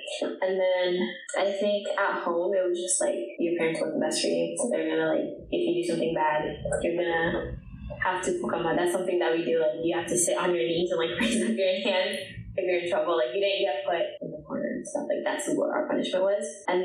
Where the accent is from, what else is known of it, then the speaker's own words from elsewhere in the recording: Augusta, Maine, United States; I grew up in Central Maine, so like Augusta, and that was like a very white place